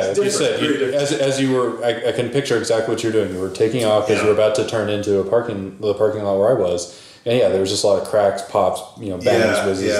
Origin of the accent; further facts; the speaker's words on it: New England, United States; I'm from New England, man.